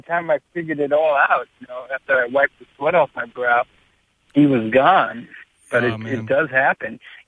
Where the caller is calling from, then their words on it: New York, United States; Hey, Spence.